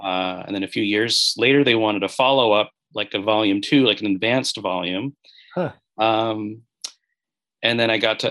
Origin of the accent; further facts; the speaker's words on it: Grosse Pointe, Michigan, United States; I grew up in Grosse Pointe, Michigan, and went to University of Michigan in Ann Arbor after high school.